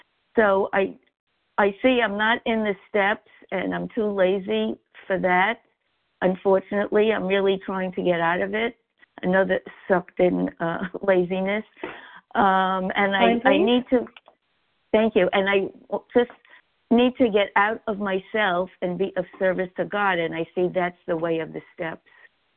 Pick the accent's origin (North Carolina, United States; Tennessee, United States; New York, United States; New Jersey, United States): New York, United States; now in Florida, United States; I'm calling from Florida, but I am from New York on the list.